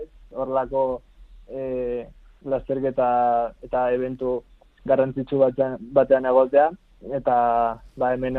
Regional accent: Basque Country, Spain; also born or lived in Brazil; Brasilean jaio nintzen, eta bi urterekin joan nintzen Euskal Herria bizitzera.

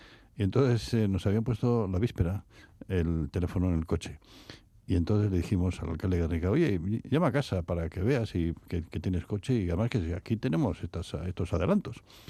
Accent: Venezuela; born there; Bueno, yo nací en Venezuela, en el exilio de mis aitas

